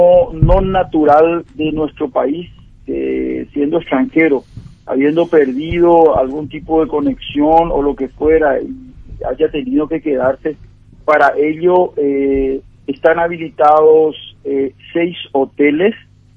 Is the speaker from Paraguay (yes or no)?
yes; Asunción, Paraguay; estoy con todos los requisitos y además soy natural de Asunción